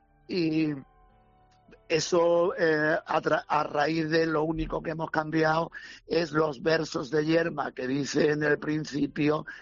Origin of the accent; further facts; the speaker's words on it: Mijas, Andalusia, Spain; yo me considero de Fuengirola, aunque soy de Mijas y vivo en Mijas, pero yo me considero también de Fuengirola, como casi todos los laguneros que estamos mucho más cerca de Fuengirola que de Mijas